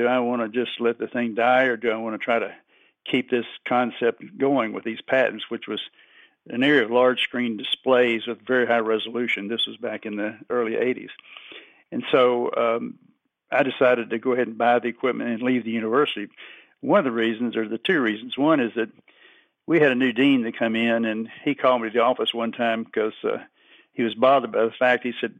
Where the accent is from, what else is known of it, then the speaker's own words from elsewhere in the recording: Arlington, Kentucky, United States; I grew up in Arlington, Kentucky. It's down in western Kentucky near Madisonville in Hopkins County, and population about 2,000 people at that time.